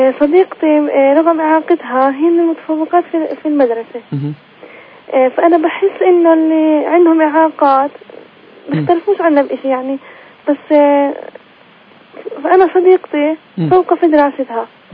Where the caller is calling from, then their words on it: Nablus, West Bank, Palestine; من نابلس.